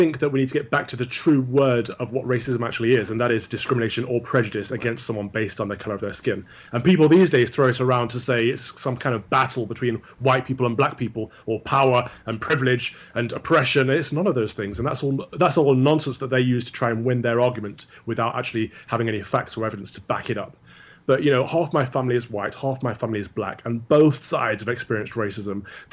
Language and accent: English; Mansfield, East Midlands, United Kingdom; I grew up in the Midlands, as you mentioned, a small miners town called Mansfield. Not many people have heard of it. It's the kind of place where everyone knows everyone.